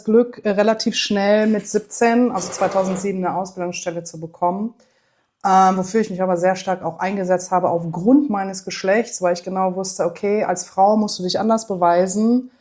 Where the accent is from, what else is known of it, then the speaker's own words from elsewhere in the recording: Düsseldorf, North Rhine-Westphalia, Germany; bin 35 Jahre alt, komme aus Düsseldorf